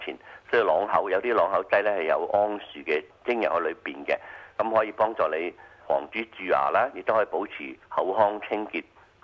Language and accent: Cantonese; Australia; 咁我哋澳洲人咧就好清楚嘅